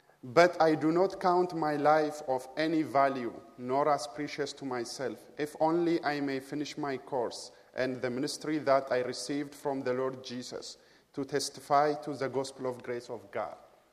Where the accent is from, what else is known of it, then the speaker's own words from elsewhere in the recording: Ethiopia; first language Amharic; English is a second language; In my mother tongue or in Ethiopian language, Amharic, we greet people by saying salam.